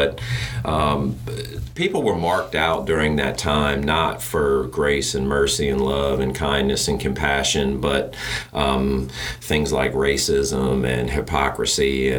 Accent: Frederick, Maryland, United States; born there; So I was born in Frederick, Maryland, which is about 30 miles north of Washington, D.C. But I moved around a lot.

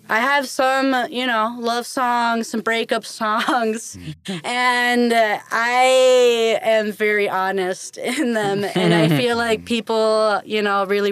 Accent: Michigan, United States; We're from Michigan. We're blessed with a lot of badass musicians.

